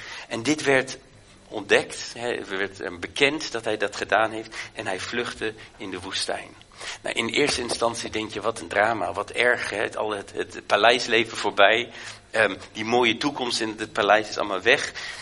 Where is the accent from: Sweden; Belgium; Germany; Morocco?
Germany; accent: German; now in Netherlands; toen ik dan terug verhuisde naar Nederland, dan woonde ik opeens in Nederland. En toen opeens was ik een Duitser. Ik had een zwaar Duits accent.